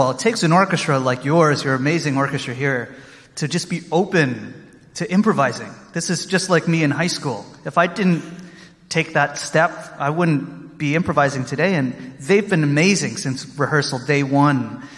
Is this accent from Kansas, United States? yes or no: no; Austin, Texas, United States; I'm from Texas. I know I look like it, right? I'm from Austin, Texas.